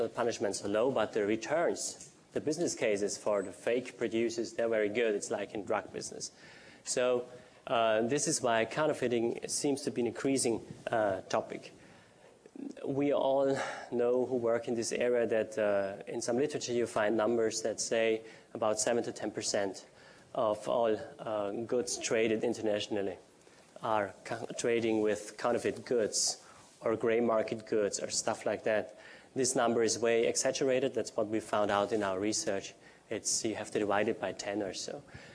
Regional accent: Austria; so I am also from Austria

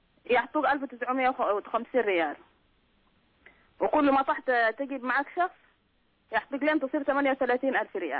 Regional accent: Sudan; now in Jeddah, Saudi Arabia; قبل 10 سنين حضرت إلى جدة

